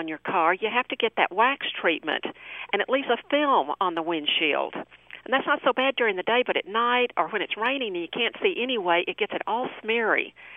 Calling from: Plano, Texas, United States; I'm calling you from Plano, Texas.

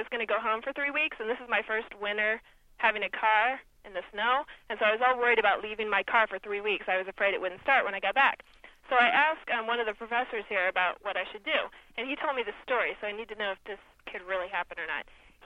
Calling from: Kalamazoo, Michigan, United States; I'm calling from Kalamazoo, Michigan.

